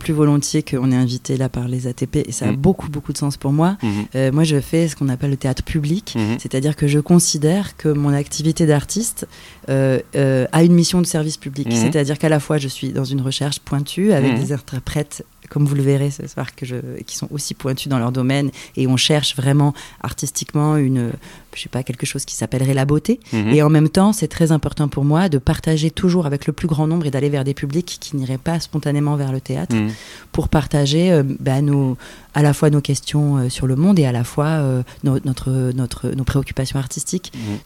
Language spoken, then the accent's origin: French; Arles, Provence-Alpes-Côte d'Azur, France; Alors, géographiquement, je viens d'Arles. C'est là où j'ai grandi.